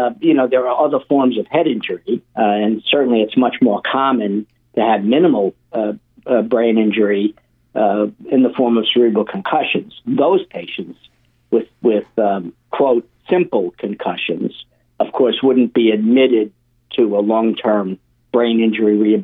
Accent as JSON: {"language": "English", "town": "Queens", "region": "New York", "country": "United States", "tie": "born or raised there", "also_born_or_lived": "Uniondale", "said": "I was born in New York City, and then I spent the first 10 years of my life in Maspeth, Queens. And then we moved to Uniondale, and I was there until I went away to medical school."}